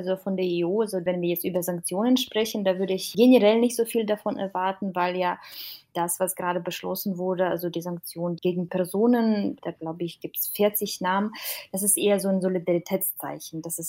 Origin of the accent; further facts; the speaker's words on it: Belarus; Ich bin in Belarus geboren, aufgewachsen.